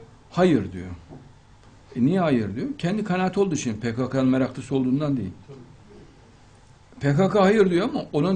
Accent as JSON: {"language": "Turkish", "region": "Hakkari Province", "country": "Turkey", "said": "ben bir Hakkari'li olarak sizi gerçekten çok seviyorum"}